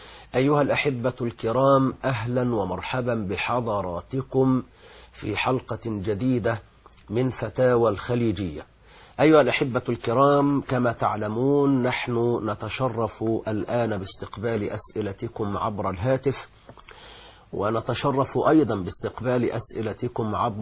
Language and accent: Arabic; Egypt; نحن في بلادنا مصر الآن